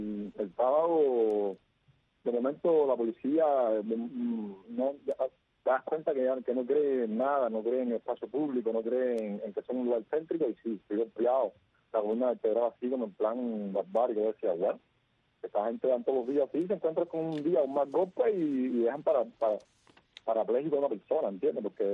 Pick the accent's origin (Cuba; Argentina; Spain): Cuba; soy un ciudadano cubano